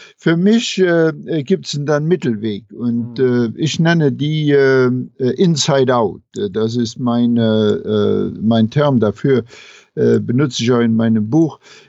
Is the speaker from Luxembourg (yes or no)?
yes; Luxembourg; moved away as an adult; also born or lived in Saarbrücken; now in United States; Ja, ich bin in Luxemburg aufgewachsen. Ich bin in Deutschland. Ich habe meine Universität in Deutschland gemacht, in Saarbrücken